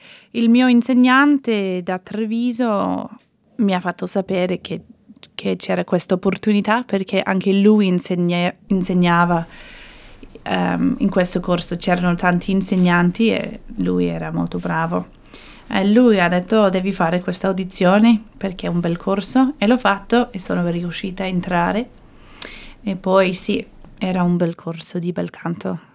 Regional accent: Armidale, New South Wales, Australia; also born or lived in Sydney; No, ero nata a Sydney, ma poi sono cresciuta ad Armidale. In campagna, i miei sono trasferiti là e sì, ero là per 18 anni prima di venire qua a Sydney.

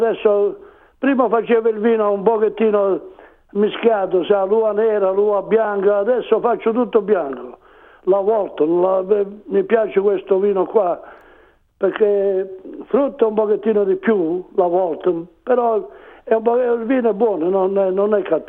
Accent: San Marco in Lamis, Apulia, Italy; now in Melbourne, Australia; Io vengo da San Marco in Lamis, provincia di Foggia.

